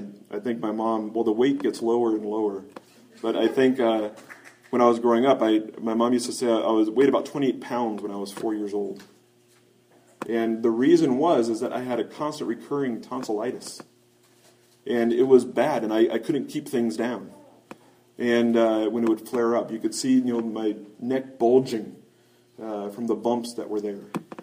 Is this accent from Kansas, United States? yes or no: yes; Kansas, United States; I grew up in Kansas, in a suburb of Kansas City, and we've got powerful thunderstorms that come through there during certain times of year.